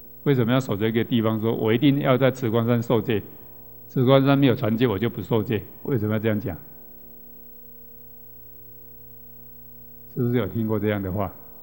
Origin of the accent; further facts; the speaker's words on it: Taiwan; 那我们台湾这边要跟